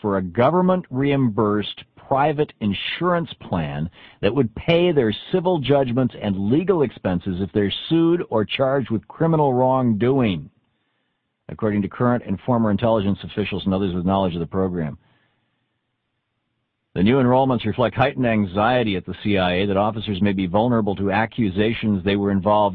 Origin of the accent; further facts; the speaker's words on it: Midwest, United States; You see, I grew up in the Midwest.